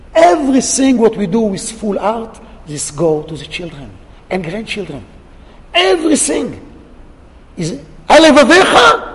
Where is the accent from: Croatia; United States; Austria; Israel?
Israel; English is a second language; you know, I'm from Eretz Israel.